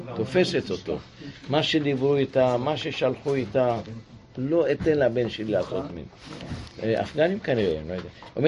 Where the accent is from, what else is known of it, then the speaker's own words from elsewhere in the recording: Russia; now in Israel; אני באתי מרוסיה, אני לא, לא, לא תיגע בי